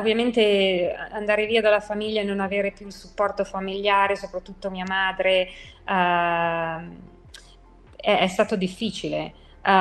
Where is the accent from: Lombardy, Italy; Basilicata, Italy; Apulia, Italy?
Lombardy, Italy; Voghera; sono cresciuta vicino a Pavia, in una cittadina abbastanza piccola, Voghera, e facevo la pendolare per 5 anni tra Pavia e Voghera